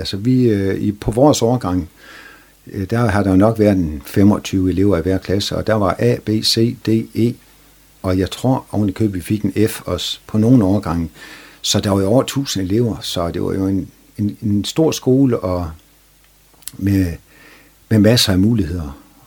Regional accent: Frederikshavn, North Denmark Region, Denmark; at være barn i Frederikshavn, det var en fantastisk tid. Jeg var født i Blokkeren

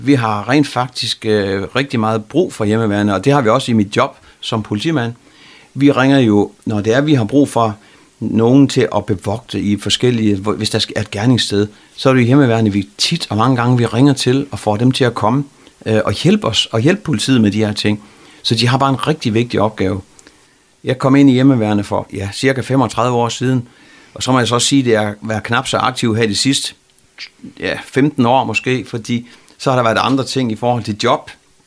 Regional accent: North Denmark Region, Denmark; also born or lived in Hillerød; Nej, jeg kommer jo her fra Nordjylland

